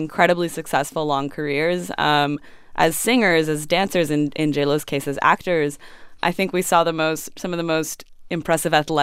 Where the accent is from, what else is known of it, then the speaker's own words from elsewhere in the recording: Miami, Florida, United States; as a young Latina growing up in Miami